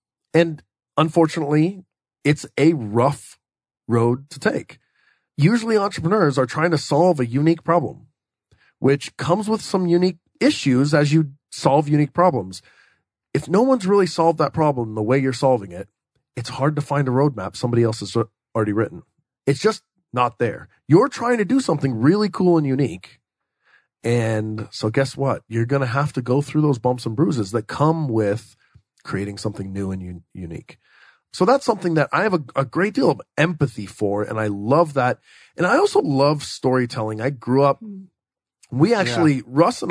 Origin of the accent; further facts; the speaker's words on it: Texas, United States; well, I'm from Texas. I grew up in Texas, and Texans are known for being tall tale tellers and fish stories.